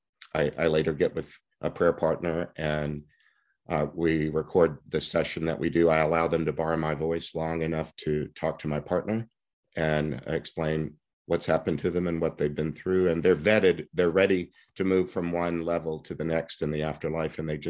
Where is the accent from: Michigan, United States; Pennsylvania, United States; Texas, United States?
Texas, United States; born there; Well, it started in Texas when I was born in Southeast Texas in 1956, and I was raised in a Catholic home.